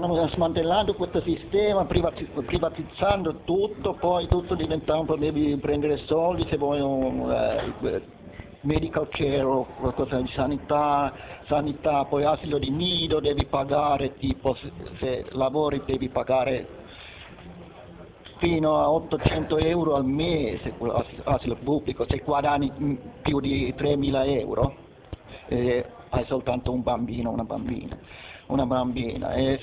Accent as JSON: {"language": "Italian", "country": "Finland", "second_language": "Italian", "said": "Io vengo dalla Finlandia"}